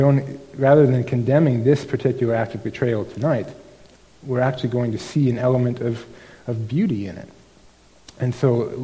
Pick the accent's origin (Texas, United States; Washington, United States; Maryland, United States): Washington, United States; it gets me thinking about where I grew up, and I grew up in Washington State for a while